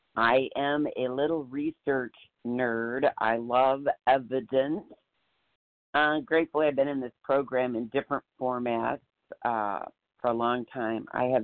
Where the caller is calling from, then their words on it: Iowa, United States; I'm sorry … from Iowa.